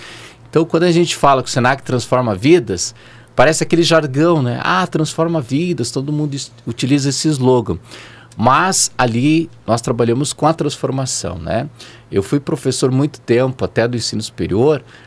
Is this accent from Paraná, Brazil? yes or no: yes; Curitiba, Paraná, Brazil; Eu venho de Curitiba já com esse DNA